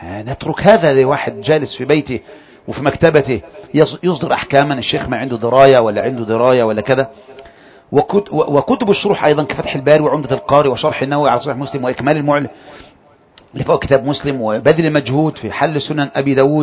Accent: Egypt; accent: Egyptian

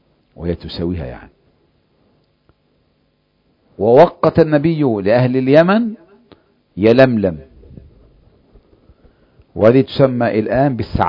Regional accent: Egypt; أنا من أهل مصر بأحرم من رابغ، ميقاتنا أهل مصر رابغ

